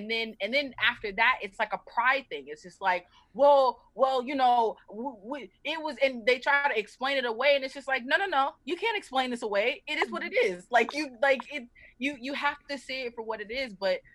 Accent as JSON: {"language": "English", "region": "the South", "country": "United States", "said": "I'm originally from the South, and, like, the Confederate flag is everywhere because it's, like, oh, it's such a rich part of our culture, the South"}